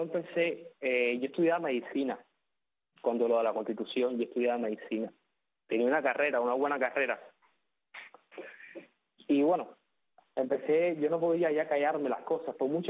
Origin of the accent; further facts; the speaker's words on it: Havana, Cuba; also born or lived in Villa Clara; now in Matanzas, Cuba; No, sí, porque yo soy habanero. Lo que pasa es que no he vivido, la mayor parte de mi vida no lo he vivido en La Habana. O sea, desde que ya crecí, siempre viví en Villa Clara y ahora estoy viviendo en Matanzas.